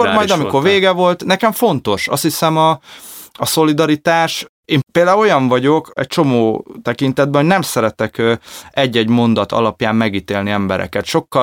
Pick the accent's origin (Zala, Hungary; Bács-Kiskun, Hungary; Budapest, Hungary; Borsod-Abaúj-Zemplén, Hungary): Budapest, Hungary; Óbuda; az utcában, ahol felnőttem, itt Óbudán